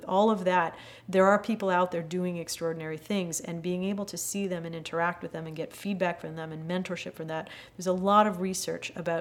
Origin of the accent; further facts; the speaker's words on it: Montreal, Quebec, Canada; moved away as an adult; now in United States; I grew up in Quebec during a time of deep recession. I'm from Montreal, and you couldn't get a job waiting tables with a PhD when I was young. And so I left.